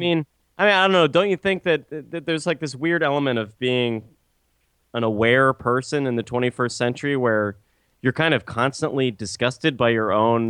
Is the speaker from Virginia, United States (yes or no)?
yes; Richmond, Virginia, United States; I'm from Richmond, Virginia.